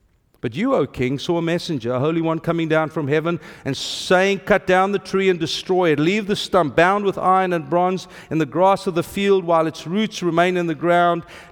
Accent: South Africa; I can go to Brazil without a visa as a South African. I can go to Libya without complexity as a South African.

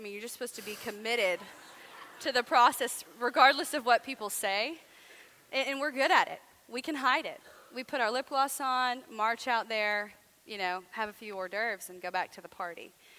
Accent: the South, United States; I'm from the South.

